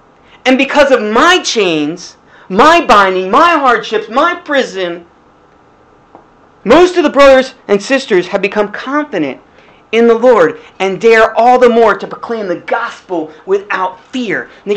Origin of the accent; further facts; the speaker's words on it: Arbutus, Maryland, United States; I was a hometown boy. I grew up in Arbutus. That was my place. I knew everybody.